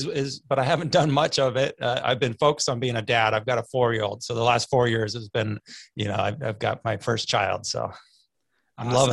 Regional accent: California, United States; Most of us, we're from California, and my brother-in-law is really into hiking.

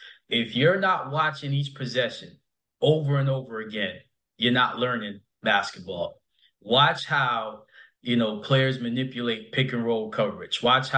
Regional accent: New York, United States; I'm sorry. I'm from New York. I had you know, a former assistant from Jersey.

